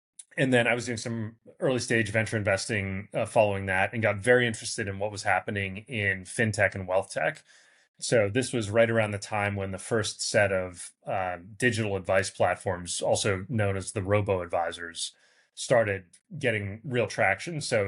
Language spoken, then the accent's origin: English; Boston, Massachusetts, United States; So I grew up in Boston, as you said, and my plan all along was to go and work on Wall Street.